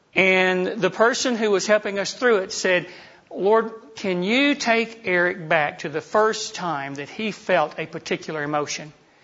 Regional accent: Georgia, United States; And what's interesting, y'all, I'm from Georgia. Anybody know what the plural of y'all is? All y'all.

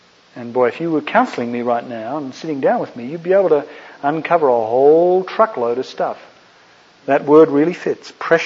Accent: Australia; accent: Australian; No, that's just my Australian accent.

